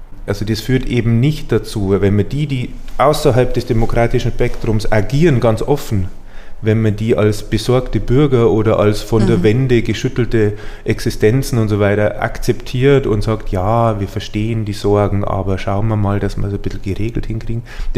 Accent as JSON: {"language": "German", "town": "Passau", "region": "Bavaria", "country": "Germany", "said": "ich bin ja aus der Gegend von Passau"}